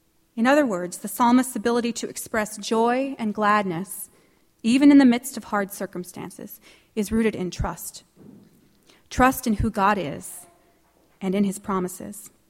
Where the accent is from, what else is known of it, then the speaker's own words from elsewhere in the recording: California, United States; Now, my family, who happens to be over here, I'm from Southern California, we travel to Arizona every year on vacation